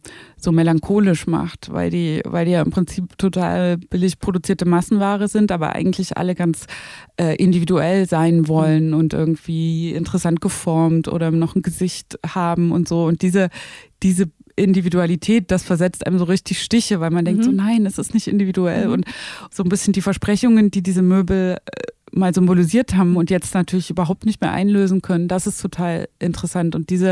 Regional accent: Zwickau, Saxony, Germany; Und ich bin ja in Zwickau geboren und aufgewachsen

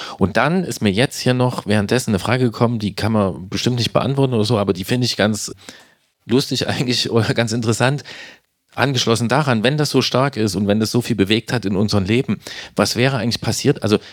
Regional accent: Leipzig, Saxony, Germany; Ich komme aus Leipzig und also ich lebe gerne in Leipzig

